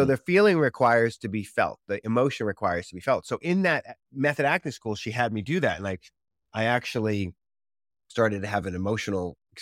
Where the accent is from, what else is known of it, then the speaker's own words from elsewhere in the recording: Boston, Massachusetts, United States; growing up in Boston, it didn't allow for that sensitivity.